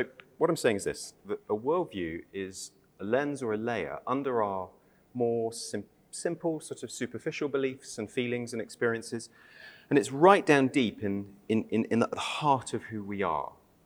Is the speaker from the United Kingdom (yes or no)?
yes; England, United Kingdom; No, not Australian, I'm from England.